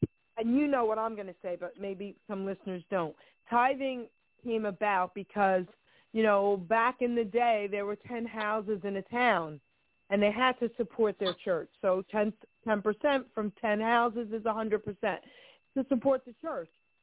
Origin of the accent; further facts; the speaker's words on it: New York, United States; And so everything that you're saying just really hit me hard from growing up in New York in a Catholic church.